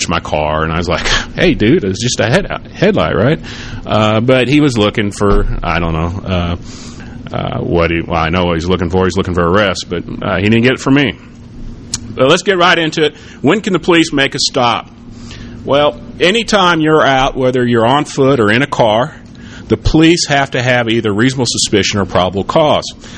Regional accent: Missouri, United States; I am a lawyer from Missouri.

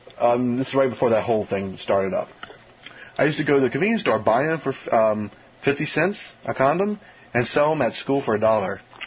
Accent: New Orleans, Louisiana, United States; well, I'm from New Orleans, and we have these rats.

